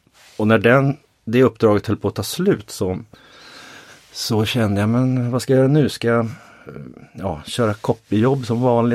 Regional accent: Piteå, Norrbotten County, Sweden; jag kom ju från Piteå ursprungligen.

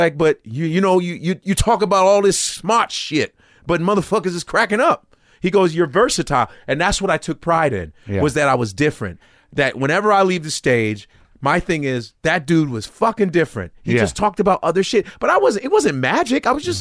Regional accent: Nigeria; now in United States; And me being Nigerian, even though I'm an African, still, I'm still an American.

